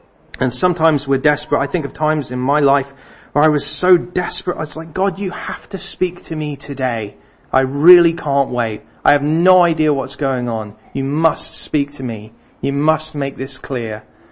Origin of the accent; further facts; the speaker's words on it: South East England, United Kingdom; I grew up near Booker Airfield